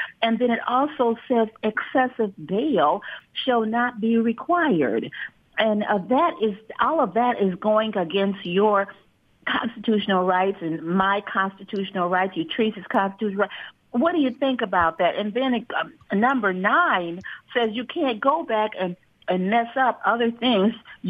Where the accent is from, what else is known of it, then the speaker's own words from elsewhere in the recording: Michigan, United States; I am born and bred in Michigan.